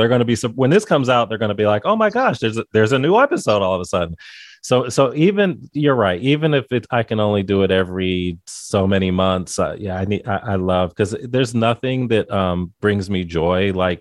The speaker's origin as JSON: {"language": "English", "region": "Ohio", "country": "United States", "lives_now": "Afula, Illinois, United States", "said": "Ohio. I'm from Ohio"}